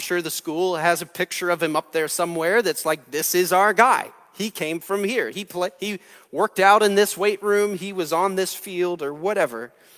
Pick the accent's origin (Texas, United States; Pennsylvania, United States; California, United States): Pennsylvania, United States; Manheim; Matt grew up back in my hometown of Mannheim, Pennsylvania.